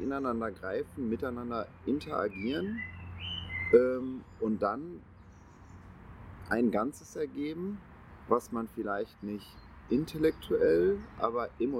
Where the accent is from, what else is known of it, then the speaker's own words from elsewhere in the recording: Essen, North Rhine-Westphalia, Germany; ich komme auch aus Essen, bin 36 Jahre alt